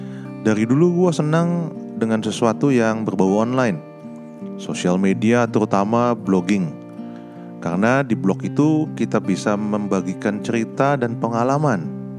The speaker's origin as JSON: {"language": "Indonesian", "region": "Jakarta", "country": "Indonesia", "tie": "born or raised there", "said": "Gue lahir dan besar di Jakarta. Mulai dari TK hingga SMP, gue bersekolah di Sekolah Ora et Labora. Panglima Polim lokasinya, tetapi SMP adanya di Pondok Indah."}